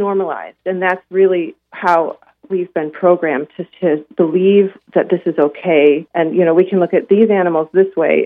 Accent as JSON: {"language": "English", "town": "Chicago", "region": "Illinois", "country": "United States", "tie": "born or raised there", "said": "Well, I grew up in Rogers Park in Chicago, and it's a pretty urban neighborhood."}